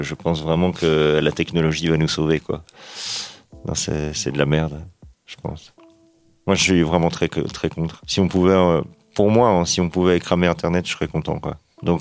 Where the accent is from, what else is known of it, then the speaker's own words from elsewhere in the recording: Belgium; now in France; Vu qu'on est en France et qu'on est belge, c'est ultra international.